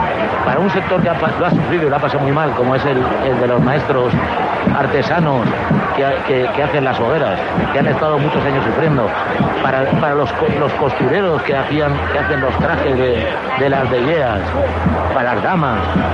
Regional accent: Alicante, Valencian Community, Spain; Yo, como alicantino de pro, disfruto mucho de mis fiestas, pero tenemos muchísimas fiestas en la provincia de Alicante que todas son maravillosas.

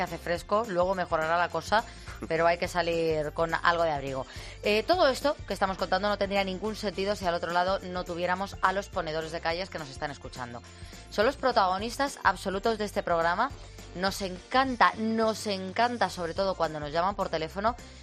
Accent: Spain; Como somos los españoles

